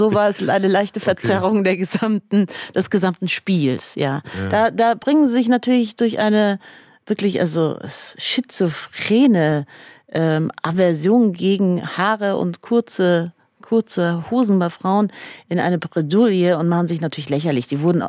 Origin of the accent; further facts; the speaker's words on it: Iran; dass das iranische System nicht akzeptiert, dass ich eine deutsche Staatsbürgerschaft habe. Das heißt, für sie bin ich Iranerin.